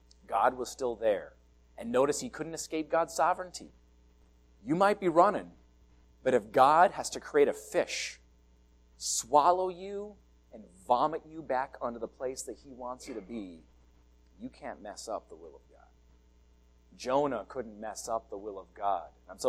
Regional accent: Canada; now in United States; He knew I needed to start my life as a Canadian, and he knew eventually he wanted me to be American.

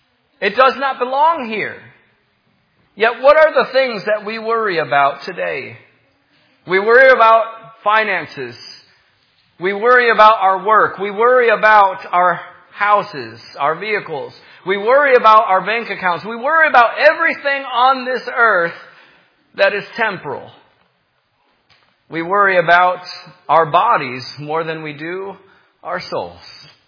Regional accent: Michigan, United States; And I grew up in Michigan, and we have the best apples in the world.

